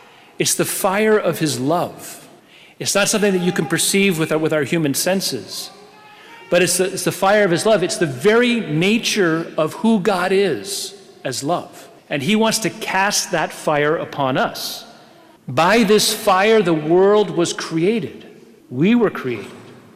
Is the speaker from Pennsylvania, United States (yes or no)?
no; San Diego, California, United States; moved away; also born or lived in Corvallis, Oregon; Our family moved to Oregon. We moved to the outskirts of Corvallis. We know we are from California. We were beach people from San Diego.